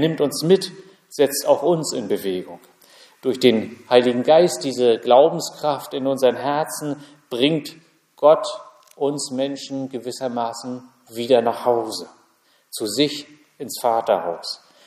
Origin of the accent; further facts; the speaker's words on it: Mecklenburg-Vorpommern, Germany; Wir sind ja nicht dafür bekannt, mit Lob um uns zu werfen. Ich bin ja in Pommern groß geworden.